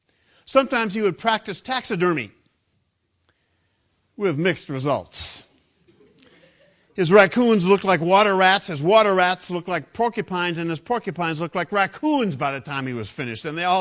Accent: Grand Rapids, Michigan, United States; He lived on the outskirts of my hometown, Grand Rapids, Michigan

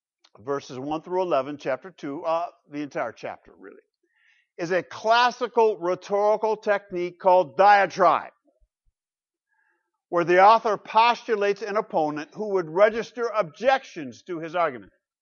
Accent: Grand Rapids, Michigan, United States; Not if you come from Grand Rapids, Michigan, raised there myself as well, where indeed, in my hometown of Grand Rapids, amongst the Dutch Reformed

